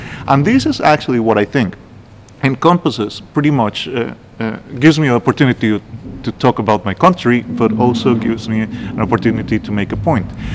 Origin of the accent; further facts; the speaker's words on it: Costa Rica; I come from Costa Rica, and we're very famous for our system of national parks.